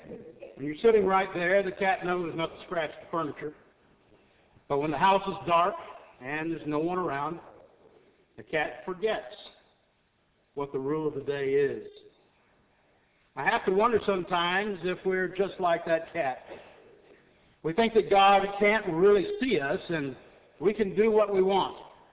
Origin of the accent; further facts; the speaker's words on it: Texas, United States; Come from Central Texas. You know that I'm a Texan.